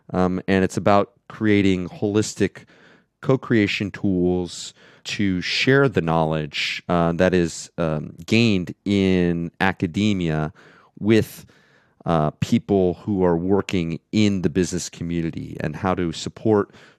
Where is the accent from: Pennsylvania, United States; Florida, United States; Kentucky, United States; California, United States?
Florida, United States; also born or lived in Alaska / New York City; Well, I grew up in Florida, but I lived in Alaska for 10 years, as well as living in New York City.